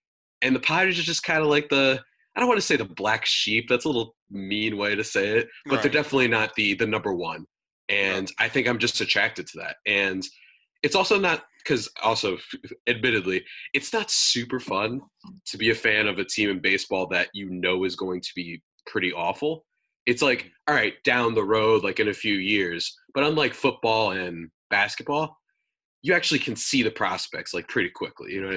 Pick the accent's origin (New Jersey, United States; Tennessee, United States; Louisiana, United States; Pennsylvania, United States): New Jersey, United States; so I'm from New Jersey, right? So you got to root for the Jets. You got to root for the Yankees. You got to root for the Mets.